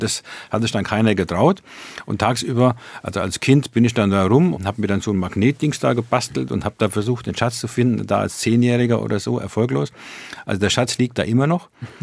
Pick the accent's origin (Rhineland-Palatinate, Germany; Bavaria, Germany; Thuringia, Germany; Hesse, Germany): Bavaria, Germany; Kleinostheim; born there; Und Dettingen ist das Nachbarort von meinem Geburtsort Kleinostheim. Beide am Main.